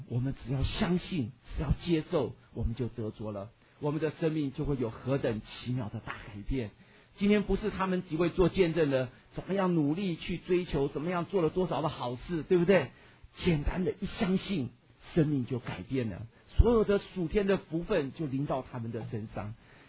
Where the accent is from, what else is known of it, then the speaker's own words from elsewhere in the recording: China; 但是这个正月初一日不是我们中国人的正月初一日哈